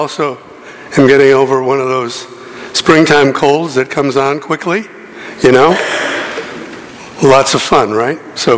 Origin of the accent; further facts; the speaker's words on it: Chicago, Illinois, United States; I was born and raised here in Illinois. I should say Chicago, because some people say that's not really Illinois. So I went to school in Chicago.